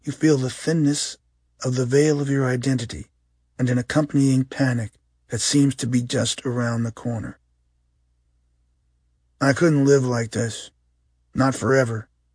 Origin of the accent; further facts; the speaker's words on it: Freehold, New Jersey, United States; His graduation from the fire academy near my hometown of Freehold, amid all my old friends and neighbors, brought tears and made Dad and Mom very proud.